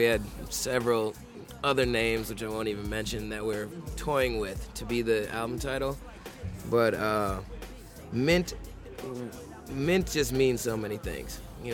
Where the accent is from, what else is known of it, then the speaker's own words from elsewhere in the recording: Minnesota, United States; We're from Minnesota, dude.